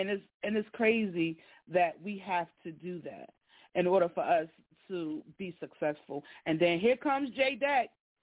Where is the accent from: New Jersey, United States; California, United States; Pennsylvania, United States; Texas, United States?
New Jersey, United States; now in North Carolina, United States; I'm from New Jersey.